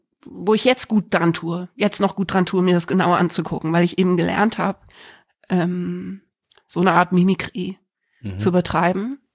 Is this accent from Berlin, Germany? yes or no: yes; Berlin, Germany; born there; ich bin eben in Berlin geboren, die ersten 6 Jahre in Berlin gewesen, in so WG-mäßigen Kontexten